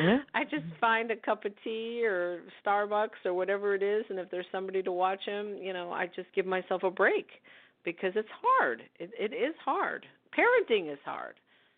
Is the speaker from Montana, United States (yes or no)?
no; Philadelphia, Pennsylvania, United States; It's just … if you see it, it says I'm from Philly